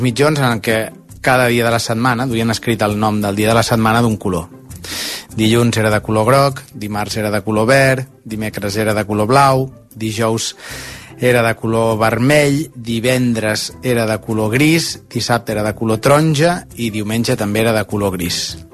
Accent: Barcelona, Catalonia, Spain; tinc 41 anys, sóc de Barcelona

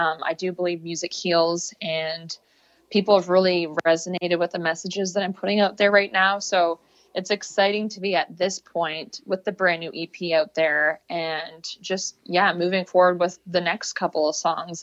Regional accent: Peterborough, Ontario, Canada; now in Toronto, Canada; I'm from Peterborough, Ontario is my hometown, which definitely a slower pace, definitely a whole other lifestyle.

